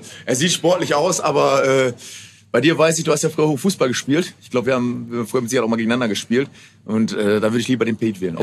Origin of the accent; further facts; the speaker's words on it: Bottrop, North Rhine-Westphalia, Germany; Geboren in Bottrop, aufgewachsen in Bottrop